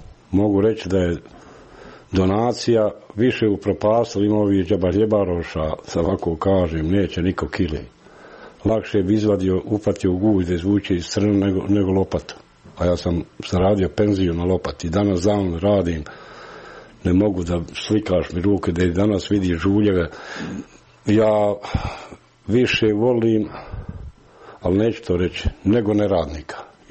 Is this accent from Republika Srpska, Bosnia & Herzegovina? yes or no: yes; Srebrenica, Republika Srpska, Bosnia & Herzegovina; ja sam ošao odavle iz Srebrenice, da kažem iz Srebrenice, pošto je Srebrenica poznatija nego Jasenova.